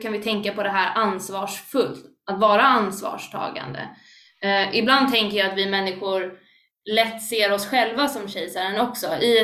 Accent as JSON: {"language": "Swedish", "town": "Stockholm", "region": "Stockholm County", "country": "Sweden", "said": "Jag är inte bara kristen utan jag är stockholmare. Jag är inte bara kristen utan jag är musiker."}